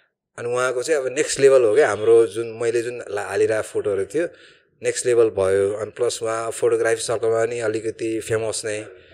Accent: Kathmandu, Bagmati, Nepal; मेरो पहाड घर त खोटाङ हो तर अब काठमाडौँ किड्नी हो म भनेको यहीँ ब्रटअप भएको अनि कोटेश्वरलाई चाहिँ मेरो गाउँ भन्छु क्या

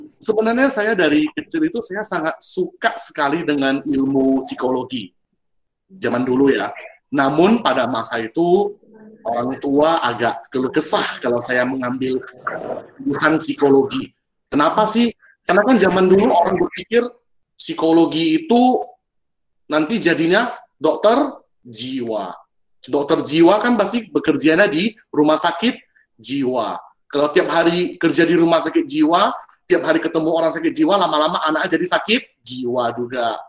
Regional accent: Pematangsiantar, North Sumatra, Indonesia; Saya asli dari Kota Pematang Siantar.

